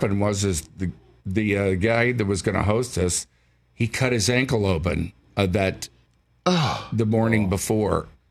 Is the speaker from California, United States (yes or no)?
no; Houston, Texas, United States; My brother was in it, and I drove his car up to Montana, and I was fresh from Houston. Still had turnip leaves on my shoulders